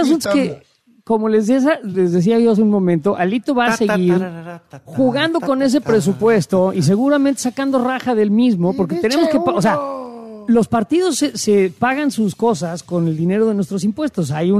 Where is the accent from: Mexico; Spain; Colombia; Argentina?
Mexico; nosotros los mexicanos